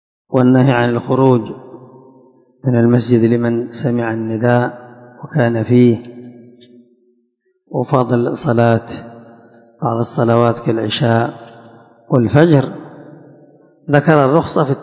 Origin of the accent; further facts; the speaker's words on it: Yemen; وبعضهم يسميها هريش أو ذلك عندنا في اليمن